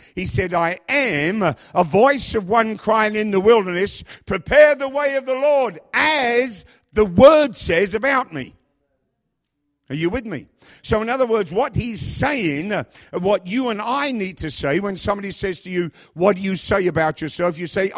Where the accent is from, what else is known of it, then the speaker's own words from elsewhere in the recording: England, United Kingdom; now in Kingston, United States; Well, I'm an Englishman. I'm 60 years old. I'm quite tall. I'm overweight. I live in Kingston, New York.